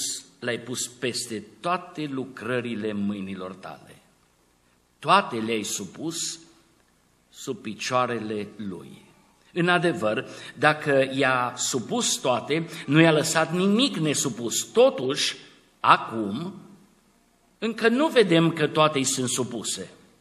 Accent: Romania; born there; Eu sunt fiul lui Aurel și Maria, sunt român pentru că m-am născut în România, sunt arădean pentru că stau în Arad, sunt pastor la Biserica Pârneava din Arad

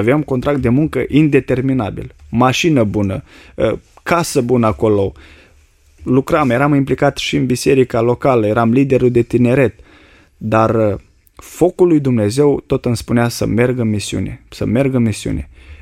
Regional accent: Dumbrăveni, Suceava County, Romania; sunt din Suceava, dintr-o comună, comuna Dumbrăveni, care aparține de Suceava.

